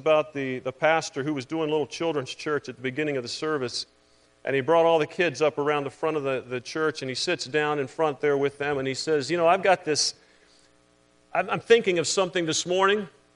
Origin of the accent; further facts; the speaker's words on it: Virginia, United States; I was born and raised in Virginia.